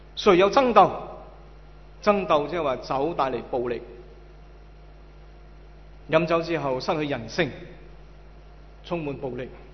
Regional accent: China; 学习我们中国人所谓的相敬如宾

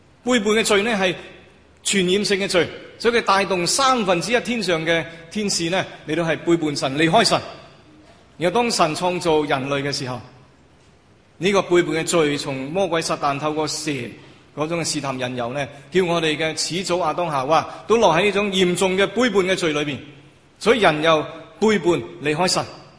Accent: China; 人类上太空，不止我们中国人，上太空这个好事，表示我们的科技的能力。

